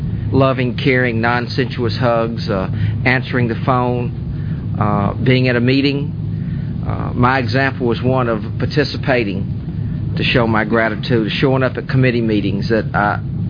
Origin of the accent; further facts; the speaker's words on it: Memphis, Tennessee, United States; I am an addict from Memphis